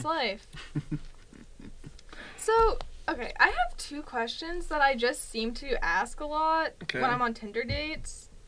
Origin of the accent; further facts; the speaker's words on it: Maine, United States; ...is from Maine, and I'm from Maine.